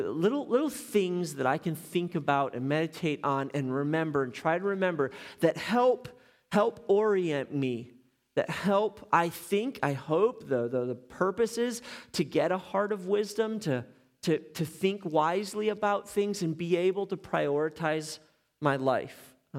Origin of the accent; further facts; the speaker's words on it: Chicago, Illinois, United States; I'm also from Chicago. My parents were there, and they moved to Arizona, and they're there now